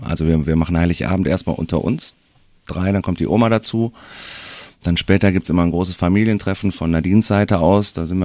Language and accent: German; North Rhine-Westphalia, Germany; Also ich bin ja in der Nähe von Aachen geboren und aufgewachsen